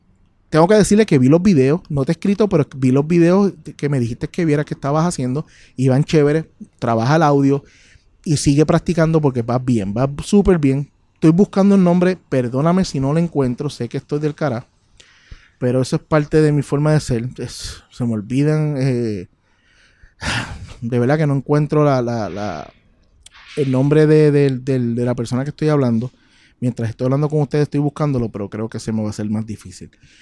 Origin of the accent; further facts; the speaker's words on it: Puerto Rico; tienen que estar escuchándome en mi tierra, ¿verdad? Es Puerto Rico.